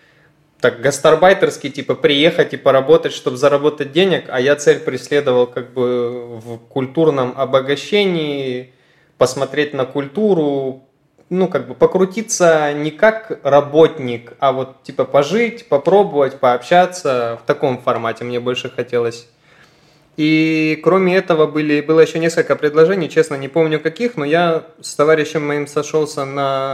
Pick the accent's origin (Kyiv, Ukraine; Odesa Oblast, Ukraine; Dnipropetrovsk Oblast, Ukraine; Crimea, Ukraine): Dnipropetrovsk Oblast, Ukraine; Dnipro; born there; moved away; Я родился в Днепропетровске, Украина. Люблю свою родину